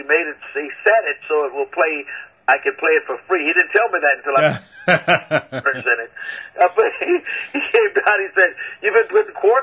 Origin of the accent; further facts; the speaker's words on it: Cleveland, Ohio, United States; people that I grew up on in Cleveland when I was learning my craft.